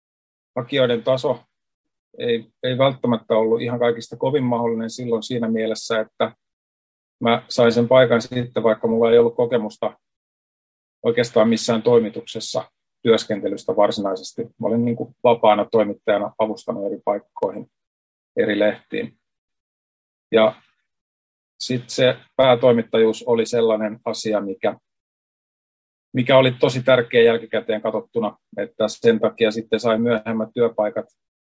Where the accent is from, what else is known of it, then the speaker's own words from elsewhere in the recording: Hämeenlinna, Kanta-Häme, Finland; Olen siis Hämeenlinnasta kotoisin